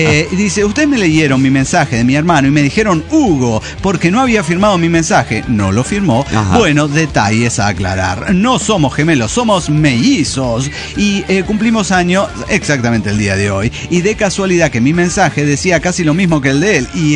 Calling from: Leones, Córdoba, Argentina; Desde Leones, Córdoba, Argentina, y el ¡qué desastre!

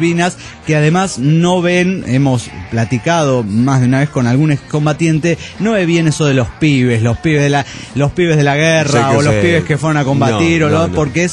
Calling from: Greensboro, North Carolina, United States; de Greensboro, North Carolina.

